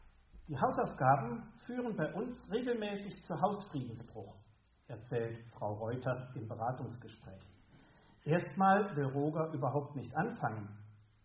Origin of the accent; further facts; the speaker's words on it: North Rhine-Westphalia, Germany; ich komme aus dem Rheinland, aus der Nähe von Köln.